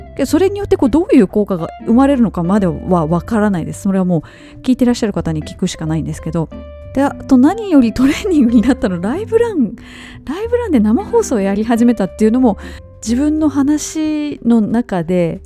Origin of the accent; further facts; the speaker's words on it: Kansai, Japan; 日本語の発音等に関しても、まあ関西出身なので、イントネーションがちょっとねおかしかったりすることもあるとは思うんですけれども